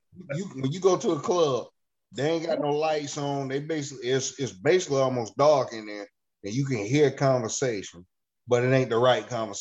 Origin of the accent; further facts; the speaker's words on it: South Carolina, United States; Because if, like Todd, we grew up in Newberry County, where every Saturday, Sunday, it was baseball.